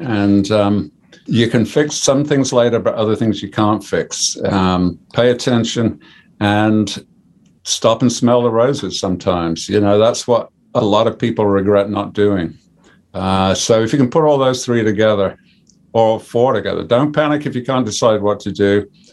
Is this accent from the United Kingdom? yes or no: yes; Birmingham, West Midlands, United Kingdom; Like I said, I'm a Brummie.